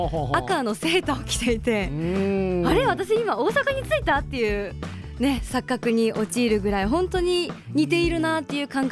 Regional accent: Shanghai, China; Japanese is a second language; now in Japan

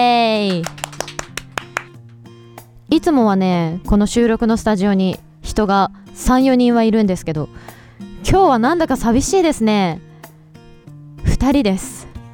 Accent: Shizuoka, Japan; now in Tokyo, Japan; 私静岡県出身で、あの今年こっちの方に、まあ、東京の方に来たんですけど

